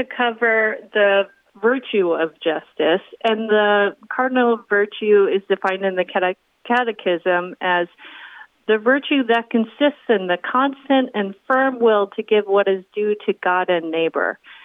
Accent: Connecticut, United States; got to meet people from my hometown in Connecticut

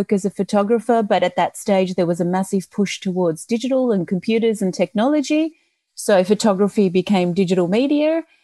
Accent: Australia; born there; I'm of Italian descent. All of my family live in the north of Italy. I was born in Australia

